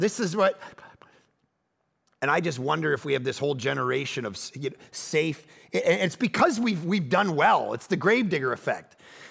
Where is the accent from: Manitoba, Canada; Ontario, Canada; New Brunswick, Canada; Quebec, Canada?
Ontario, Canada; Toronto; And I grew up in Toronto. It's like 300 below zero.